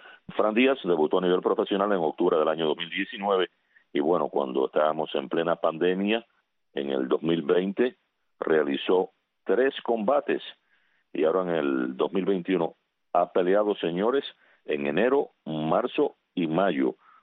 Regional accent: Cuba; moved away; como cada cubano que está fuera de Cuba

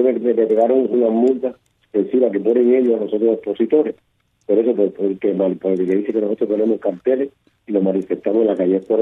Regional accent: Cuba; habíamos cubanos buenos también en la prisión

